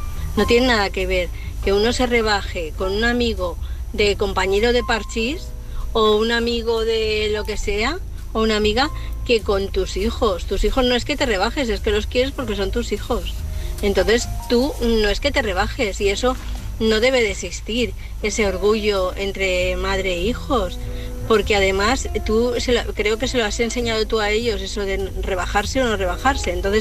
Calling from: Valencia, Valencian Community, Spain; de Valencia.

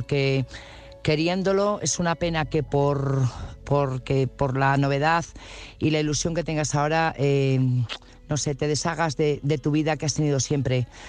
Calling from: Burgos, Castile and León, Spain; corresponsal de Burgos

